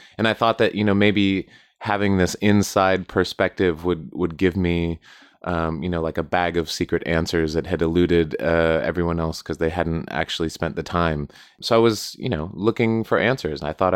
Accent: Southwest, United States; I grew up in the Southwest United States, close to the border.

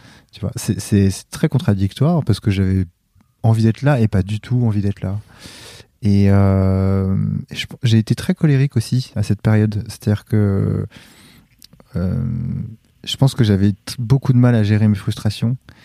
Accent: Puteaux, Île-de-France, France; born there; je suis né à Puteaux en 85

